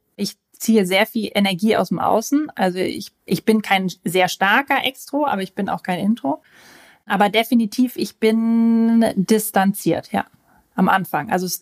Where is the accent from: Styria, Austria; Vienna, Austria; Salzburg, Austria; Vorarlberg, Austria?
Vorarlberg, Austria; ich weiß, ich klinge wie Hannover, aber ich bin eigentlich Österreicherin und bin mit zwei ganz extremen österreichischen Dialekten aufgewachsen und habe mich dann irgendwie für Hochdeutsch entschieden.